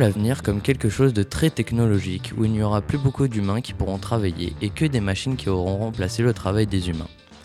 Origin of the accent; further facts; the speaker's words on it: Valence, Auvergne-Rhône-Alpes, France; born there; mon père, ma mère et ma sœur ont déménagé à Valence. Et donc je suis né à Valence.